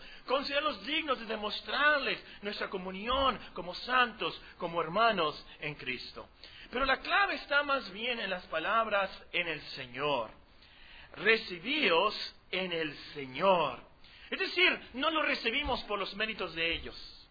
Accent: Hermosillo, Sonora, Mexico; yo soy cristiano, vengo de Hermosillo

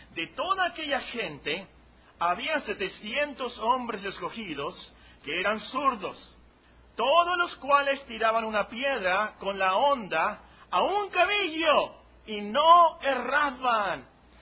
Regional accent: Mexico; Soy mexicano, por supuesto, así que voy a hablar de los mexicanos.

